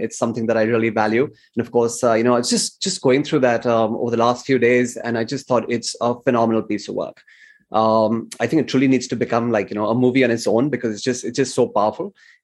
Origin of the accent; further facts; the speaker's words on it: India; that's almost like, you know, growing up in India in the 80s, it was very similar.